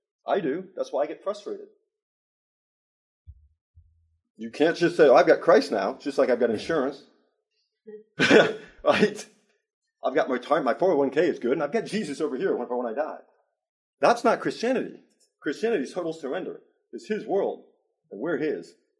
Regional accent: New York, United States; I'm from New York.

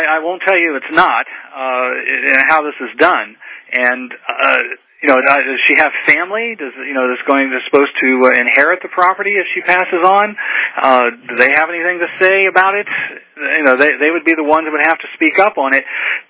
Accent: Newark, Ohio, United States; Mark, you are from my hometown, Newark, Ohio.

